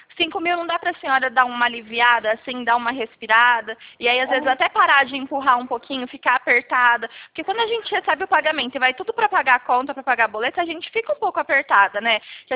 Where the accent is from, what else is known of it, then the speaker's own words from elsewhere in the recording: Araçatuba, São Paulo, Brazil; município de Araçatuba, eu sou daqui, tá?